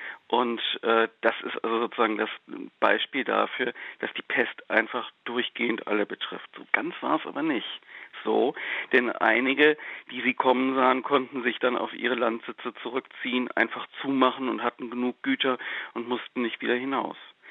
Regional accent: Hamburg, Germany; Also ich kann das bestätigen für meine Heimatstadt Hamburg

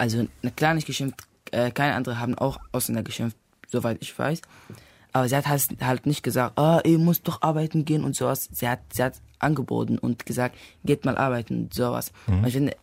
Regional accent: Aleppo, Aleppo Governorate, Syria; German is a second language; moved away; ich komme aus Syrien, aus Aleppo. Mhm. Ich bin halt ohne meine Eltern hier

